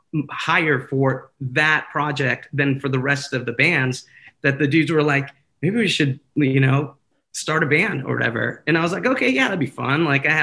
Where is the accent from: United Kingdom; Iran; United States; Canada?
Iran; English is a second language; even though we're the only Iranians in school, I think, growing up. So once I started learning English and speaki